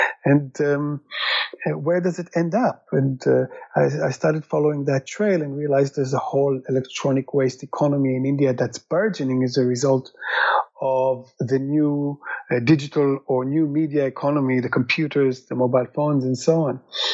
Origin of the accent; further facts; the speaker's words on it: Israel; I'm originally from Israel